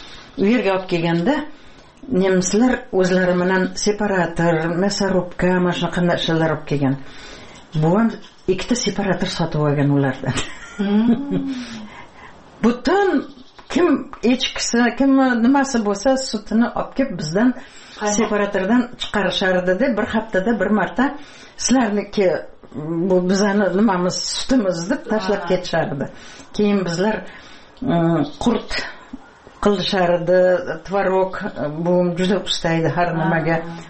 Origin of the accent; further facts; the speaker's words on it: Piskent, Tashkent Region, Uzbekistan; born there; Men shu yer to'lada tug'ilganman-da. Eshik deraza bo'lmagan. Piskentda, ha, garnak degan yer bor edi, leshoz degan.